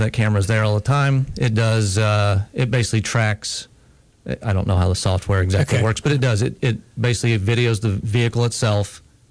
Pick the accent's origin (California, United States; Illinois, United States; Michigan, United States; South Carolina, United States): Illinois, United States; Monticello; Monticello, Illinois.